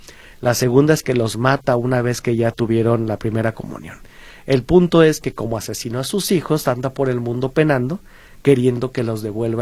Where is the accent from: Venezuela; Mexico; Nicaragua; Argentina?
Mexico; que siga existiendo nosotros como mexicanos